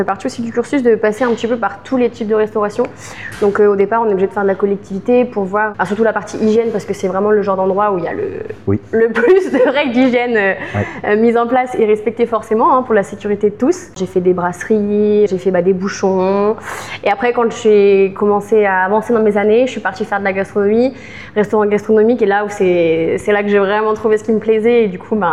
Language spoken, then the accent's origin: French; Saint-Marcellin, Auvergne-Rhône-Alpes, France; Alors de Chartreuse pas tout à fait, mais moi je suis originaire de Saint-Marcellin, donc je suis pas très loin.